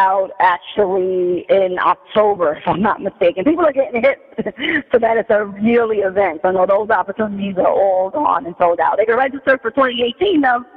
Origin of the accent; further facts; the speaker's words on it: New York City, New York, United States; Absolutely. Harlem girl, absolutely. Born and raised, Harlem.